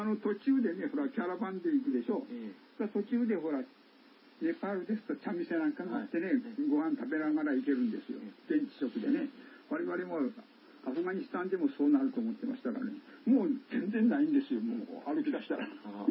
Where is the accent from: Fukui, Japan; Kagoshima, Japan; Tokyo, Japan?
Fukui, Japan; それじゃあ地元福井県の山どれだけ知ってるんかなと